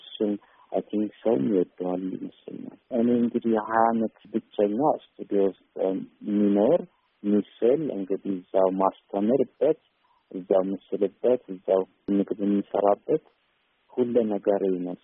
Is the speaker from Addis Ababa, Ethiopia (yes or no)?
yes; Addis Ababa, Ethiopia; የተወለድኩት እዚሁ አዲስ አበባ ፒያሳ የሮማንጫ ባለ አካባቢ ነው። በአገር ፍቅርና በዜሮ ማነቂያ ያለ ትንሽ ሰፈር ነው። ሹፌር ሰፈር ይባላል። ማንም ሹፌር እዛ አይቻላቅም፣ ግን ስሙ ሹፌር ሰፈር ነው። እዛ ተወልጄ ያደግኩት።